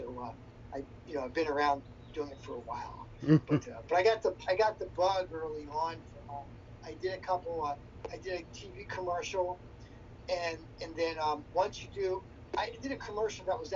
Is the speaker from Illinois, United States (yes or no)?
no; Edgewood, Maryland, United States; now in California, United States; I grew up in Maryland, and I ended up all the way here in California. But I grew up in Harford County, Maryland. I grew up in a city called Edgewood